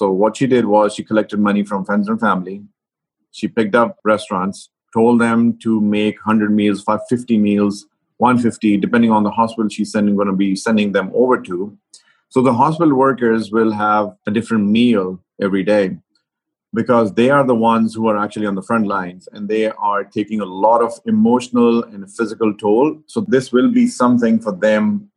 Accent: Lahore, Punjab, Pakistan; But I grew up in Lahore, and that's a quite a dense place when it comes to the Sufi shrines and spiritual Sufis.

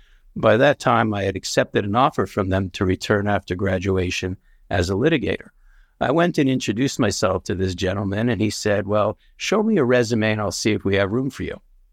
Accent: Montreal, Quebec, Canada; I grew up in Montreal. My father was a Congregational rabbi. Growing up in Quebec in the 60s and 70s was interesting

